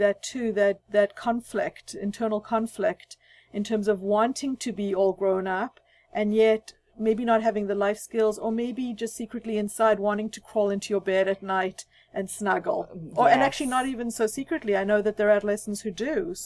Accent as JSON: {"language": "English", "country": "South Africa", "tie": "born or raised there", "said": "Because I grew up in South Africa, which was very conservative."}